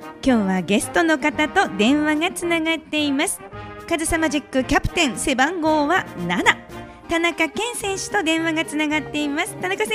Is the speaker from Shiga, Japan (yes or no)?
no; Fukuoka, Japan; 福岡といえば、ね、私もそうなんですけど、出身が